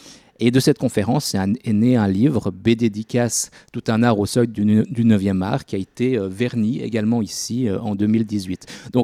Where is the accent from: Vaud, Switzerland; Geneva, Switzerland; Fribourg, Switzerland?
Fribourg, Switzerland; Charmey; j'ai grandi à Charmey